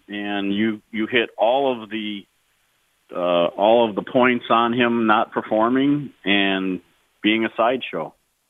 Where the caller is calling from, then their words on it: Wisconsin, United States; I don't know if I found it funnier because I'm from Wisconsin or not